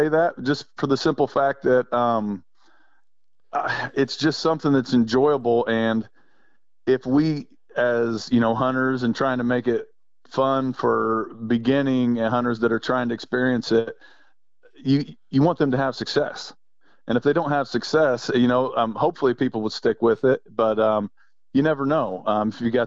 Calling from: Trenton, Illinois, United States; I'm actually in Trenton, Illinois. We're about 30, 35 minutes to the ea

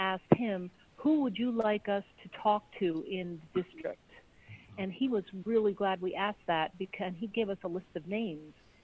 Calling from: Montana, United States; also born or lived in Washington; I'm in Montana. But 2 years ago, I lived in Washington State

